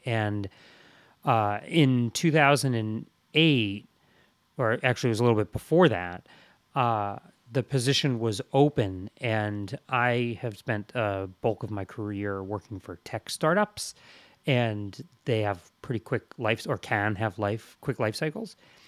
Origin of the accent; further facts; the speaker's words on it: Peabody, Massachusetts, United States; and I'm from Peabody, Massachusetts, for the world listeners.